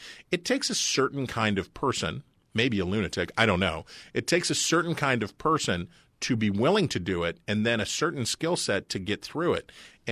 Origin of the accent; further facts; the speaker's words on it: Minnesota, United States; I'm from Minnesota. I'm Midwestern.